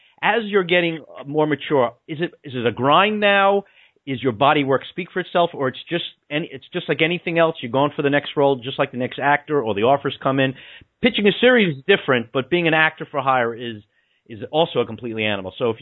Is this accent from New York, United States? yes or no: yes; Baldwin, New York, United States; We're both from Long Island. I was from Baldwin